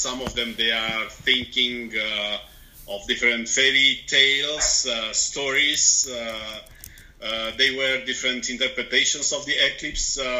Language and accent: English; Romania; We are 7 people from Romania.